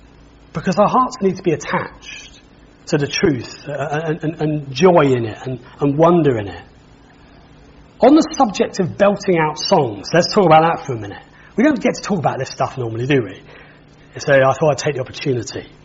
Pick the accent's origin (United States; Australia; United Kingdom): United Kingdom; We're British, we're Grace Baptist.